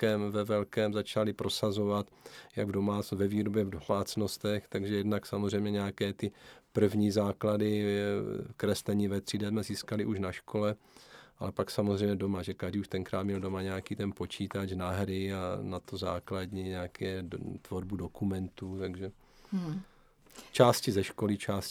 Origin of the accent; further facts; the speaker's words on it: Kroměříž, Zlín Region, Czechia; protože pocházím z Kroměříže a v dojezdové vzdálenosti byly tři větší firmy